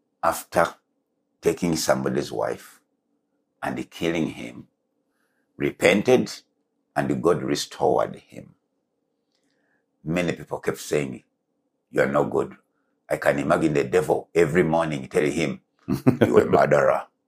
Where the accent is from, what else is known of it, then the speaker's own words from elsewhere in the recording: Uganda; first language Luganda; English is a second language; There is, like, now I learned English, but I speak Luganda. When I speak Luganda, I don't even have to think about it.